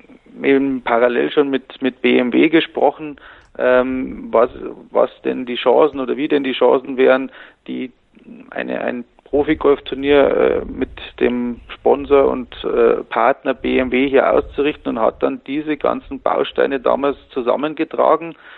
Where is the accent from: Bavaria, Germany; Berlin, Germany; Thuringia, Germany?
Bavaria, Germany; Erding; Ich bin nämlich Erdinger und okay. ich bin in Erding-Grünbach groß geworden